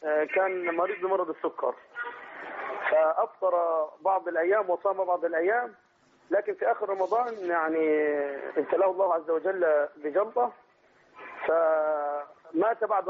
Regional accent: Egypt; بلدنا مصر

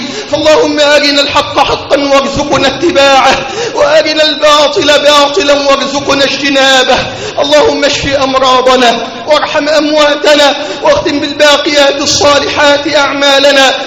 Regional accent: Egypt; اللهم احفظ بلدنا مصر

